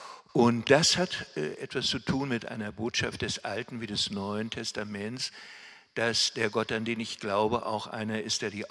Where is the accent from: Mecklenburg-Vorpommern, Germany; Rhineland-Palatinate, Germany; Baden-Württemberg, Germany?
Mecklenburg-Vorpommern, Germany; Rostock; in der größten Kirche meiner Heimatstadt Rostock